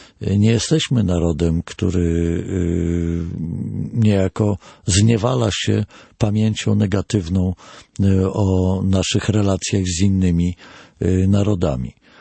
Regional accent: Ukraine; tak dużo, jak byśmy sobie chcieli, my Ukraińcy

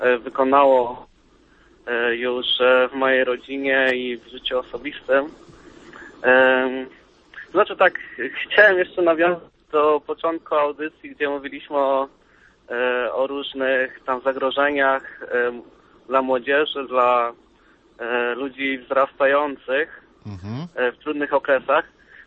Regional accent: Pabianice, Łódź Voivodeship, Poland; Jestem z Fabianic, pod Łodzią.

